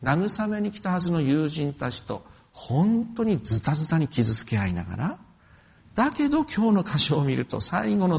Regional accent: Yamagata, Japan; 私は山形の出身で山形県にもたくさん避難してるんです

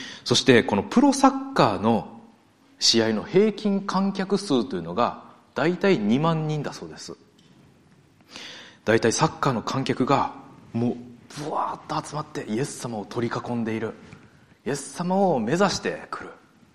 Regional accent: Osaka, Japan; 私大阪出身ですので

